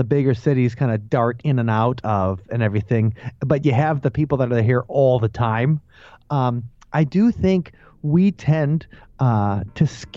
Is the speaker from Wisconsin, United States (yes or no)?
yes; Wisconsin, United States; It's because growing up in Wisconsin, while, you know, you can make jokes about the dairy state and stuff, it's a beautiful place.